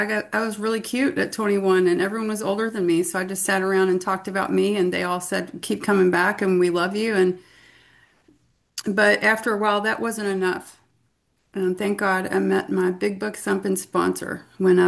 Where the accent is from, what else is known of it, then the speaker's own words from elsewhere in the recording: Louisville, Kentucky, United States; I am an alcoholic from Louisville, Kentucky.